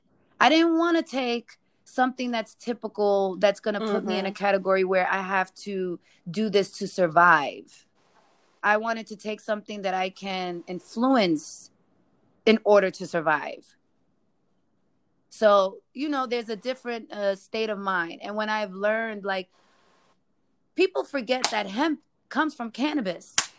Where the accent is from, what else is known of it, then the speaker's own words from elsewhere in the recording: Bronx, New York, United States; Because I came from the Bronx. I come from 241st and White Plains.